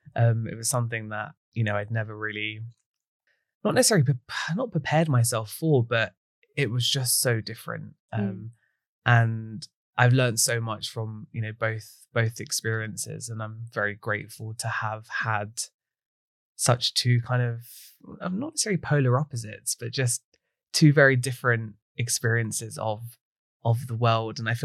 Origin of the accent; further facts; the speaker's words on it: Ilford, London, United Kingdom; moved away as an adult; I was born and raised in East London in Ilford. I spent the first sort of 18 years of my life in East London, so proper Ilford boy. I loved it. Then at the age of 18, that was the first time I'd really left home and left London.